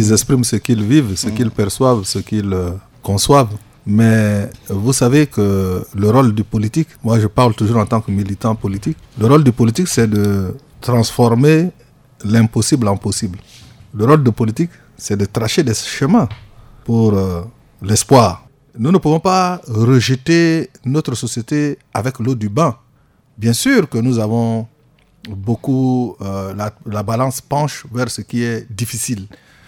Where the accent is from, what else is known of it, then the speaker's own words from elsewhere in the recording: Central African Republic; je suis centrafricain